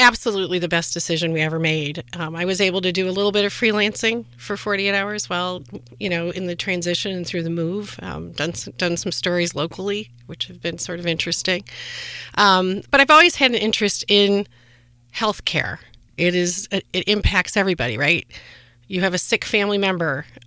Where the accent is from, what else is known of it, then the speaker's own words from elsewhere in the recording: Rochester, New York, United States; And I'm originally from Rochester. I was born in Rochester. My family, extended family, aunts, uncles, cousins, were always here.